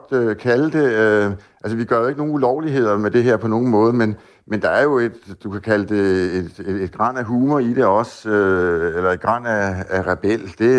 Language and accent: Danish; Copenhagen, Capital Region, Denmark; now in Ærø, Denmark; nu er jeg ikke selv ærøboer, så jeg er ikke den bedste til at vurdere det. Jeg kommer fra København, jeg kom herover for 6 år siden, så jeg har også indimellem svært ved at forstå, når man sådan virkelig hører ærøsk dialekt.